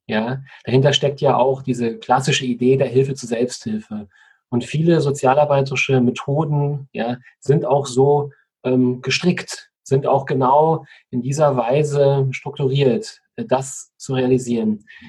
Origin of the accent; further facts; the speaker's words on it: Germany; Ich bin ja in der DDR aufgewachsen und habe die Wendezeit 1989 sehr aktiv miterlebt